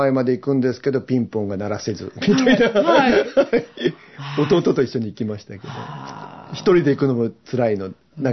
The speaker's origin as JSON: {"language": "Japanese", "town": "Tsuyama", "region": "Okayama", "country": "Japan", "tie": "born there", "said": "岡山県の津山市っていう、岡山県の北部にある山あいの町で生まれました"}